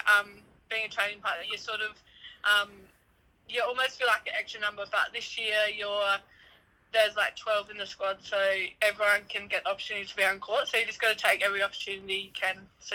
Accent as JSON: {"language": "English", "town": "Kangaroo Island", "region": "South Australia", "country": "Australia", "lives_now": "Adelaide, Australia", "said": "because I come from Kangaroo Island, so I started netball over there when I was about 5."}